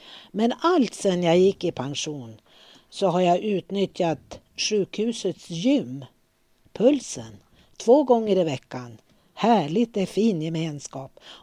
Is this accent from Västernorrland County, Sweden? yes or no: yes; Örnsköldsvik, Västernorrland County, Sweden; och är nu 80 år och jag är född och uppvuxen i Övik.